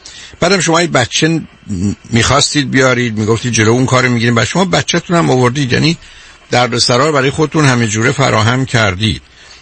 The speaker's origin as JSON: {"language": "Persian", "town": "Shiraz", "region": "Fars", "country": "Iran", "said": "خیلی هم همچین حرفشون درباره تنبلی ما شیرازی ها"}